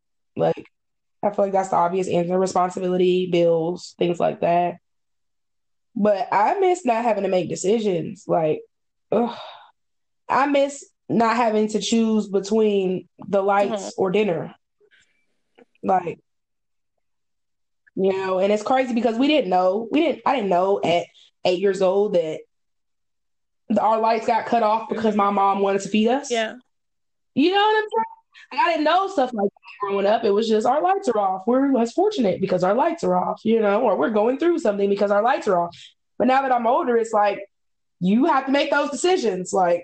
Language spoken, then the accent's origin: English; Georgia, United States; And it's crazy because I grew up in Georgia and now she's in Georgia.